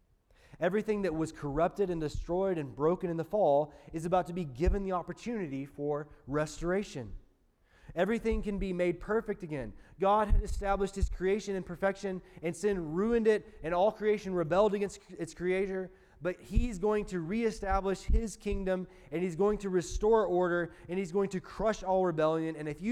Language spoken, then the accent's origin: English; Talladega, Alabama, United States; Now, I grew up in Talladega, Alabama, about 5 miles from the racetrack.